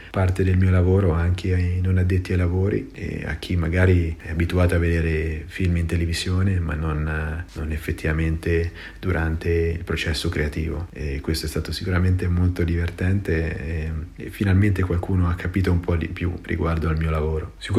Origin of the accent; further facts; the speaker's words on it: Perugia, Umbria, Italy; E cosa ancora più importante, vengo da Perugia.